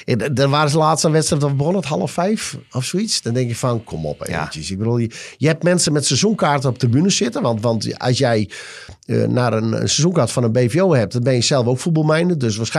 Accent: Netherlands; Ik bedoel, we zijn wel Nederlanders.

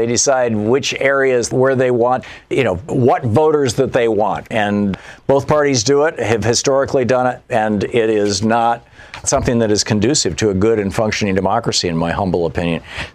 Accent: Michigan, United States; This is the state of Michigan, my home state.

